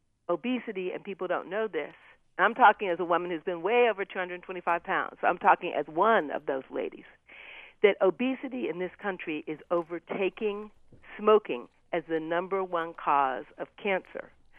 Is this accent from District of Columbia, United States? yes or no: yes; Washington, District of Columbia, United States; also born or lived in Detroit; Yep, born in Detroit City, grew up in Washington, D.C.